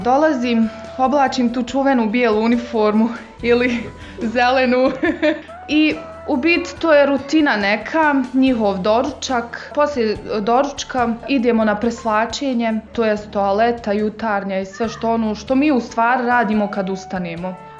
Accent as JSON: {"language": "Bosnian", "town": "Zenica", "region": "Zenica-Doboj Canton", "country": "Bosnia & Herzegovina", "said": "dolazim iz Zenice. Srednju medicinsku školu sam završila u Zenici."}